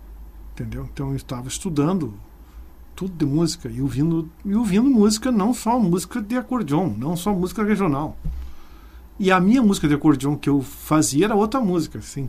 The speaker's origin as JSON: {"language": "Portuguese", "town": "Vacaria", "region": "Rio Grande do Sul", "country": "Brazil", "tie": "born or raised there", "also_born_or_lived": "Bom Jesus", "said": "Eu nasci em Bom Jesus, na fazenda em Bom Jesus. Mas eu fui para o colégio em Vacaria. Meu pai depois comprou uma casa em Vacaria."}